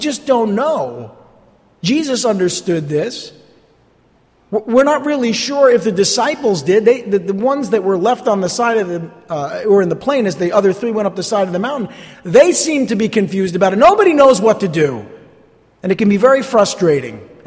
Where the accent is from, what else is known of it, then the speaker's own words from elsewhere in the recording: New Jersey, United States; Obviously, I am from North Jersey.